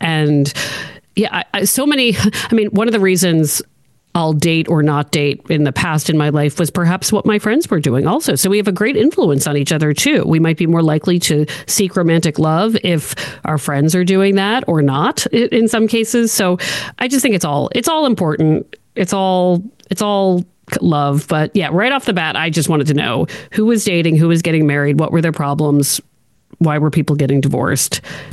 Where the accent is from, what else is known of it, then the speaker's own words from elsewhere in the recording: Maryland, United States; now in Boston, United States; I'm not originally from Boston. I'm from Maryland. Boston, where I live, is a very town.